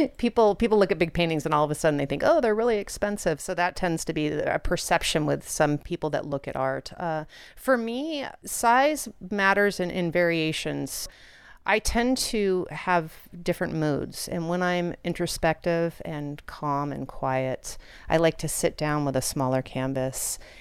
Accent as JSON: {"language": "English", "town": "Los Angeles", "region": "California", "country": "United States", "said": "I'm originally from Los Angeles. And so the nature here is incredible."}